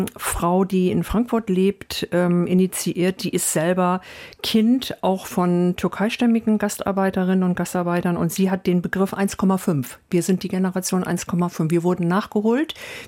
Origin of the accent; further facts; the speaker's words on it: Greece; German is a second language; ich war sozialisiert, ich war Griechin, ich kannte kein Wort Deutsch.